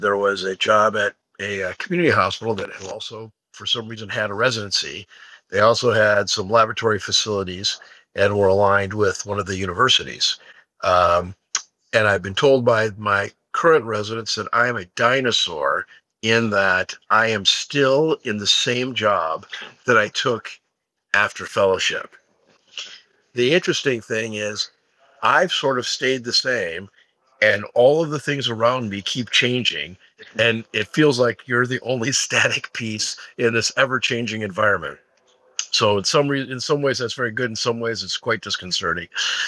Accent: Ann Arbor, Michigan, United States; originally I had wanted to come back to my hometown in Ann Arbor and join the local practice there.

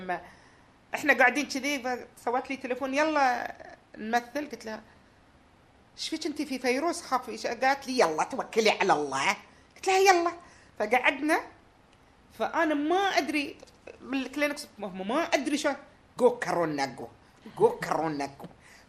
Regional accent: Qatar; لأن توقف العمل الدرامي أو الدراما بشكل عام يمكن 18 سنة عندنا في قطر

